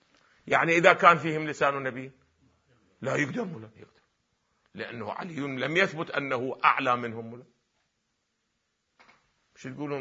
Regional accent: Iraq; مثل أفترض الآن عندنا في العراق

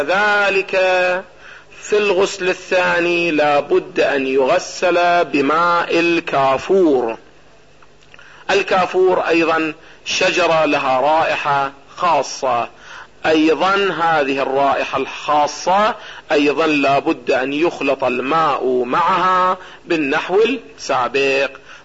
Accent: Iraq; او ما يسمى عندنا في العراق بشجرة النبق

